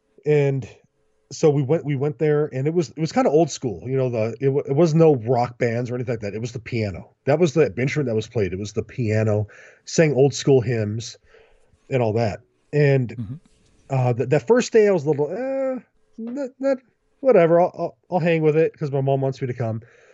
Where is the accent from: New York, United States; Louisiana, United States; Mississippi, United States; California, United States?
California, United States; La Puente; I grew up in the Los Angeles area. For those who aren't familiar, I grew up in the city of La Puente. It's about 20-25 miles east of Los Angeles